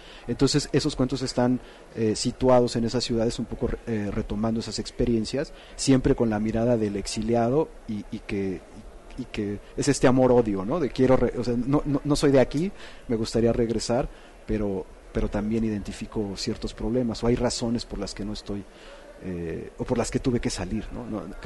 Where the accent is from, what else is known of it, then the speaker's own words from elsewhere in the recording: State of Mexico, Mexico; born there; no nací en la Ciudad de México, nací en el Estado de México